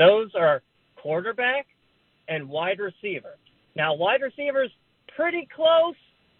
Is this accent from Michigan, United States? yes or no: no; Ohio, United States; I'm actually from Ohio, but I grew up a Titans fan.